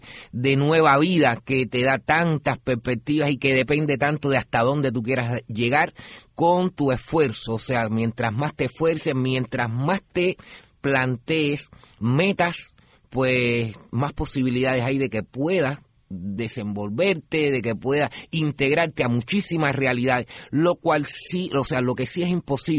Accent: Cuba; pero como cubanos, todos con el mismo anhelo de libertad para nuestra patria

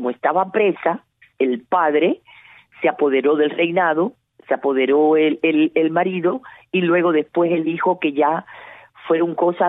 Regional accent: Cuba; Pero nosotros como cubanos dijimos

